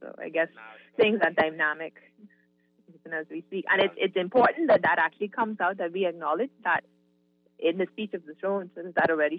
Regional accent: Bahamas; And we were like, okay, we're from Jamaica, whatever, because you don't know where the Bahamas is.

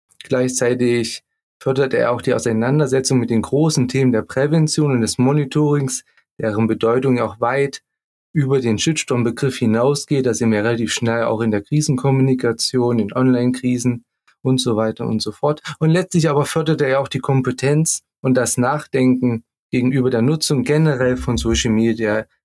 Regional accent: Saxony, Germany; Keine Angst, schwebeln kann ich gar nicht. Ich komme ja auch aus der Nähe von Leipzig. Also ich bemühe mich hier, das Hochdeutsche hochzuhalten.

